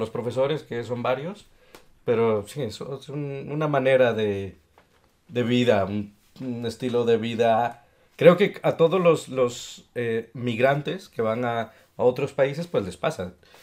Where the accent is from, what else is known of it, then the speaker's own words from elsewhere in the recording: Costa Rica; moved away as an adult; No tengo mi acento de Costa Rica tampoco, porque no vivo allá desde mis 24. Cuando tenía 24 salí del país